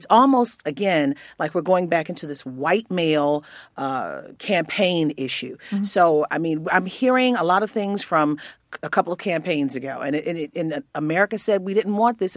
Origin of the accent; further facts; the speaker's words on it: Maryland, United States; I'm from the Baltimore area